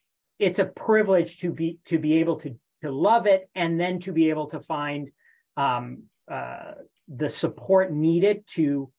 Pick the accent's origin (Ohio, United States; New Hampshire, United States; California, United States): California, United States; San Gabriel; now in New York, United States; I'm from Southern California. Okay. LA County, San Gabriel Valley.